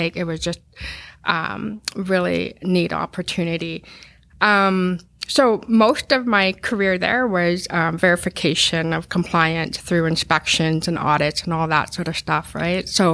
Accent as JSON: {"language": "English", "town": "Regina", "region": "Saskatchewan", "country": "Canada", "said": "he knew I was from Regina"}